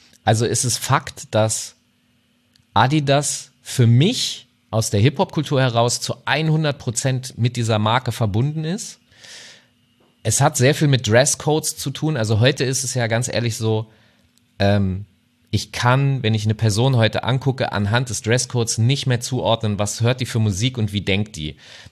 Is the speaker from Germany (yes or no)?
yes; Hanover, Lower Saxony, Germany; also ich komme aus Hannover, ja, und das ist jetzt nicht die allerkleinste Stadt, das ist die Hauptstadt von Niedersachsen.